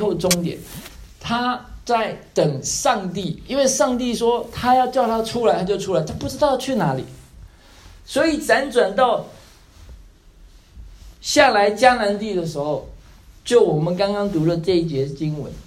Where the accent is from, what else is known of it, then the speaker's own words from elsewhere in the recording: Taiwan; now in United States; 就像我当时我从台湾飞到美国来的时候